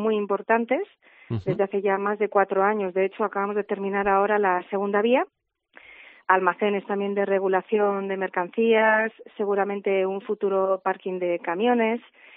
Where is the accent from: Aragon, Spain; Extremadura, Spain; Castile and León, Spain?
Castile and León, Spain; Miranda de Ebro; también es la ciudad donde nosotros nacimos. Nosotros somos de Miranda de Ebro